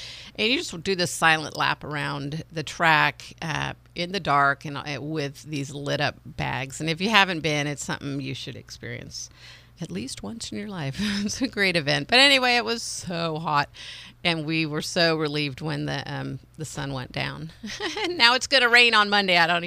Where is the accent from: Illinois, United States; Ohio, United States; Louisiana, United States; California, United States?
California, United States; now in Sonoma County, United States; I grew up in Marin County, then moved to Sonoma County and raised my four children.